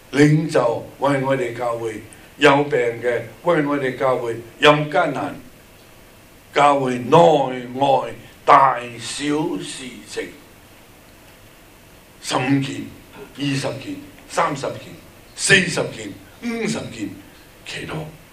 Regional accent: Guangdong, China; 这个是我们广东人的方法，轮流咯。

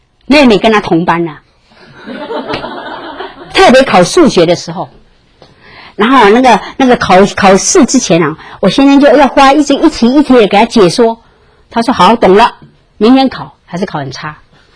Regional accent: China; 我看到我们中国人的那个，无论在美国，无论在台湾，无论在中国一样

